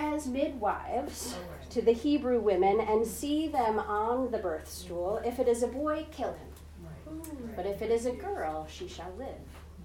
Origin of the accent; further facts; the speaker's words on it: Hamilton, New York, United States; Colgate University and went to Hamilton. So that's my little part of heaven that I grew up in.